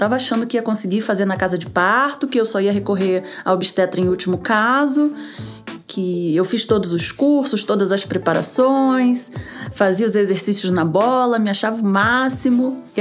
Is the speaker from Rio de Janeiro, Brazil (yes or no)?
yes; Niterói, Rio de Janeiro, Brazil; also born or lived in São Paulo; Eu morava em São Paulo, só que eu sou natural de Niterói, no Rio de Janeiro. Então, me mudei para o Rio de Janeiro, porque eu queria que minha filha nascesse no lugar, né, onde eu fui criada